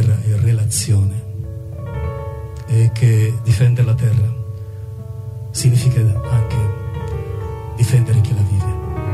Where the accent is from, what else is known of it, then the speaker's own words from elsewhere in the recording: Gaza Strip, Palestine; La mia terra ha un nome, si chiama Gaza. A Gaza la devastazione non è solo guerra, è cancellazione